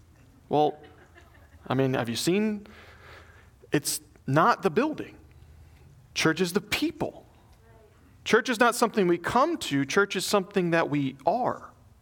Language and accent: English; the South, United States; but where I grew up in the South, we always went to church, right?